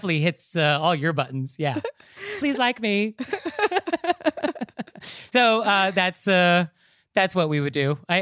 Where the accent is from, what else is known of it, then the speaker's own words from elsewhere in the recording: United States; now in New York, United States; I mean, I live in New York, but at the end of the day, I'm not a New Yorker. But I experience this when I travel abroad where people make comments about the United States. And I feel sort of obligated to defend my country